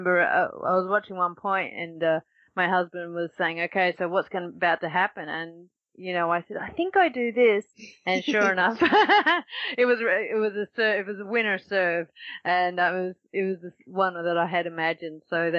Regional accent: Australia; I am Australian. And being able to march in front of our home crowd and just take that all

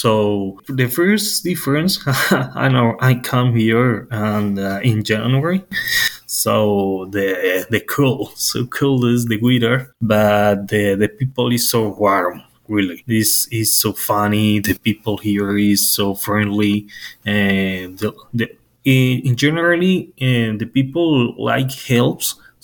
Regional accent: Colombia; English is a second language; now in Canada; I am from Colombia. I am a business administrator and master in political science. And I'm here in Canada because the Canadian government awarded me a prize.

